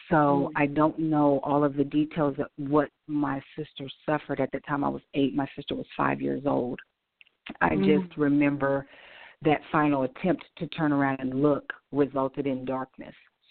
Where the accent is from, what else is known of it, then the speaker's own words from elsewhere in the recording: Iowa, United States; But I started out as a young mother. I'm from Iowa originally.